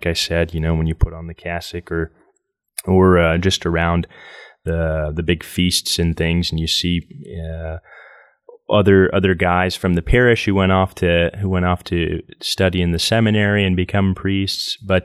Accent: Lafayette, Indiana, United States; So I was born and raised in Lafayette, Indiana, and raised a Catholic at St. Boniface Church, Catholic Church in Lafayette.

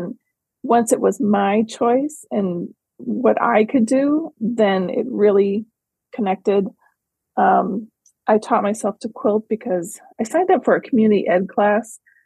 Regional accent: Minnesota, United States; Yep, I'm born and raised in West Central Minnesota. So right now I'm in central Minnesota, pretty much right in the middle of the state.

